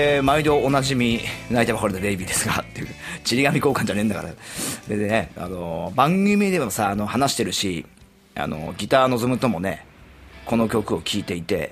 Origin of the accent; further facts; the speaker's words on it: Ibaraki, Japan; 僕の地元、茨城県の海の町でね、育ってきたというか、育てていただいてだからだろうかなと